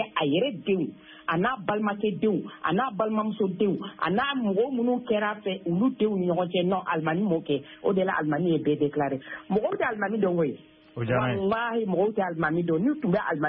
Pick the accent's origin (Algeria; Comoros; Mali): Mali; born there; Je suis née au Mali.